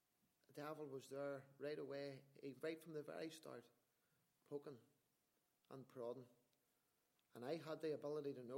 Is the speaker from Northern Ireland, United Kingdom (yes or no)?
yes; Lisburn, Northern Ireland, United Kingdom; born there; I was born in Lisburn, 1973, and lived in Greig Street, County Down.